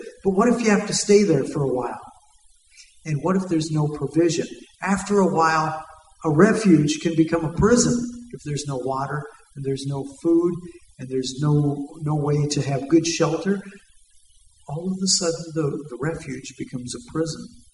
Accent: Denver, Colorado, United States; We're from Denver, Colorado, and so, you know, we take long drives through like New Mexico and Arizona

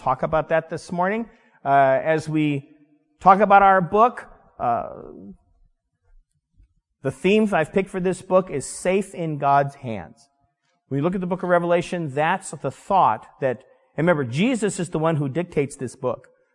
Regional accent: United States; I thought, here I am. I'm an American. I have religious materials. I'm going to go to prison.

